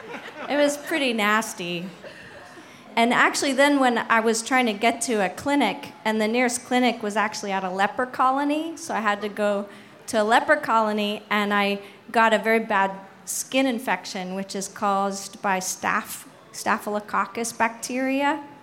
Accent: Canada; So I'm Canadian, eh?

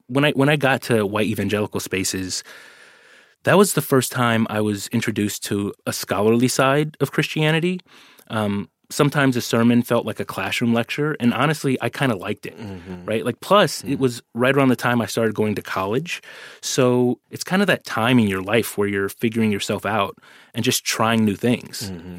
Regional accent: Oakland, California, United States; But I grew up in the Bay Area in Oakland, which is really diverse.

